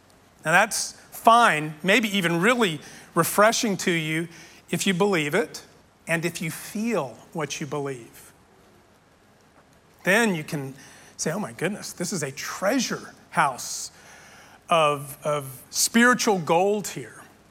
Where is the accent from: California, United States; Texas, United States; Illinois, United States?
Texas, United States; El Paso; I mean, I grew up in El Paso, and directly across the Mexican-American border